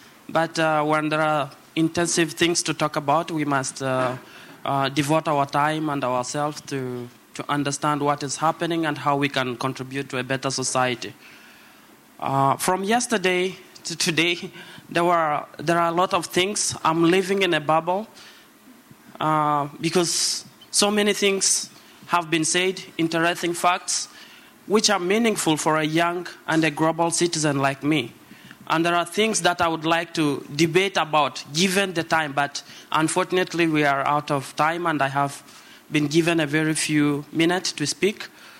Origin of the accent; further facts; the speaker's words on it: South Sudan; born there; English is a second language; I was born in South Sudan during a civil war in the Sudan.